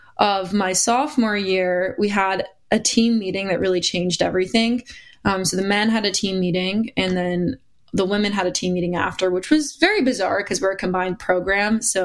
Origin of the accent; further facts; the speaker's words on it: Connecticut, United States; I was placing at states, and I'm from Connecticut.